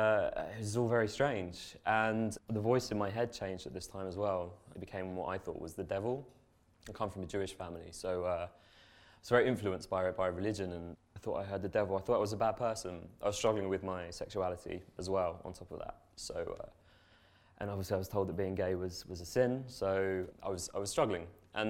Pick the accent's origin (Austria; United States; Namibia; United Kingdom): United Kingdom; London; I'm from London originally